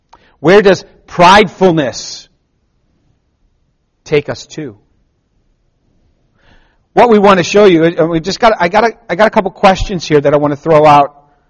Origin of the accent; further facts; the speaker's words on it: United States; I mean, I am an American.